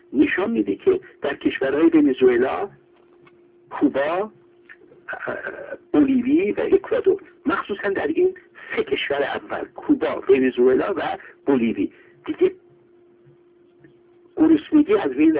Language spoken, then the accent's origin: Persian; Iran; به نظر من به عنوان یک ایرانی که نگاه میکنم، مقایسه میکنم